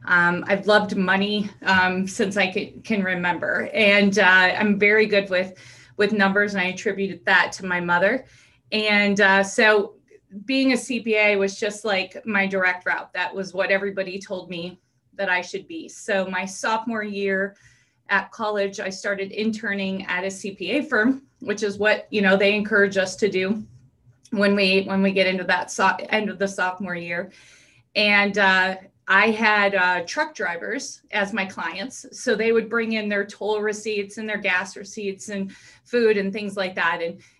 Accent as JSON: {"language": "English", "town": "Monroe", "region": "Michigan", "country": "United States", "tie": "born or raised there", "said": "I grew up in Monroe, Michigan, which anybody from Michigan puts their hand up because it's shaped like a mitten."}